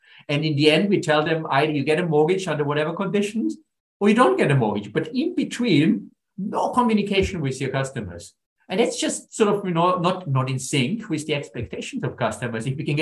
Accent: Austria; English is a second language; I'm from Austria, so, you know, the mountaintop is something I can certainly relate

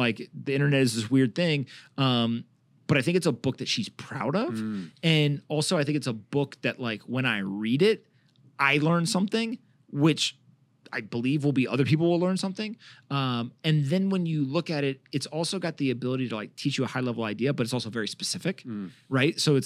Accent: North Carolina, United States; I grew up in North Carolina.

